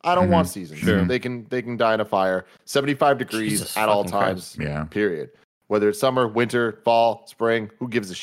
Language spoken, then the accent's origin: English; San Francisco, California, United States; Yeah, see, for me, growing up in San Francisco, consistency is key.